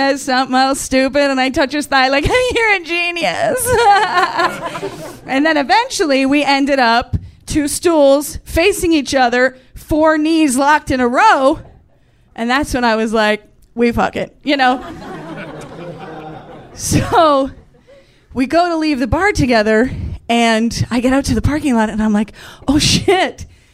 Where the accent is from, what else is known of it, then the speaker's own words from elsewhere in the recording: New York, United States; For my hometown, I have to say, I grew up in Central New York.